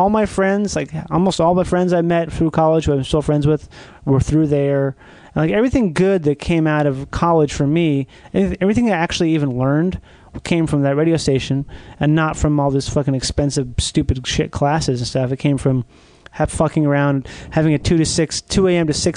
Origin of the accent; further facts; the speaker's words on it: Minnesota, United States; And I'm from Minnesota. I went down to Florida. I didn't know a fucking soul down there.